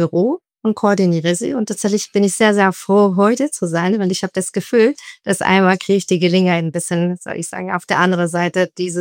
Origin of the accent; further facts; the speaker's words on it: Israel; now in Berlin, Germany; wie schon erwähnt. Ich bin ursprünglich aus Israel, wohne in Berlin seit 10 Jahren.